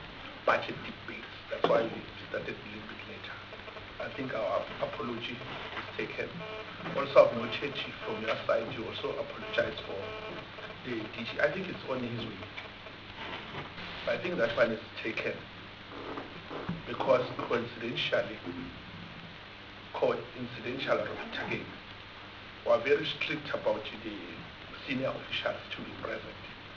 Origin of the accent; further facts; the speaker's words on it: Mpumalanga, South Africa; As I indicated, as I've already done from my side, I'm also from Mpumalanga province.